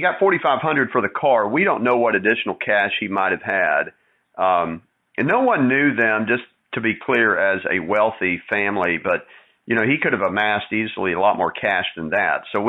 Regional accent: Texas, United States; I just said that as a plug to the state where I grew up. I was born and raised in Texas

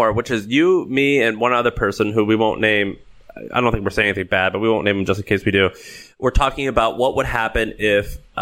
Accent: St. Louis, Missouri, United States; Let's say St. Louis. I grew up in St. Louis.

